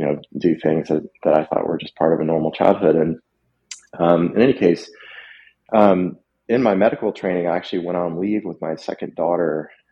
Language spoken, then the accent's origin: English; Lexington, United States; I grew up in Lexington, as I said. I was very much of a play in the dirt kid. I mean, every day I could possibly go outside, I did. And, you know, I lived in the suburbs.